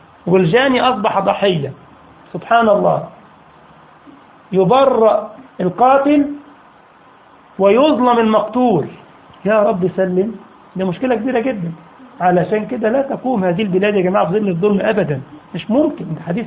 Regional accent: Egypt; عندنا في مصر المثل ده، مش عارف بقى في الجزائر عندكم

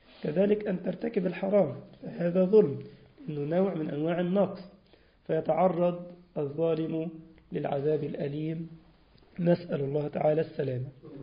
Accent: Egypt; حتى عندنا في مصر يقول لك مثلا يكون فلان كده قوي يقول لك فلان ده عافي

